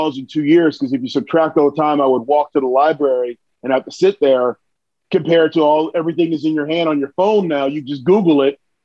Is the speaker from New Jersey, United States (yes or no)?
yes; New Jersey, United States; moved away as an adult; So when I left, I'm originally from New Jersey. Went down to go work at a Fortune 500 company in New York because one of my coaches had a connection.